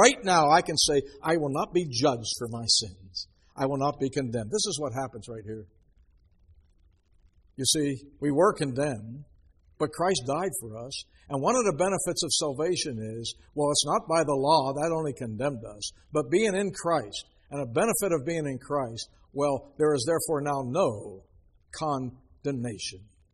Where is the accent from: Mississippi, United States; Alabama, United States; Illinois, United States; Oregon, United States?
Oregon, United States; I say, no, I'm from Oregon.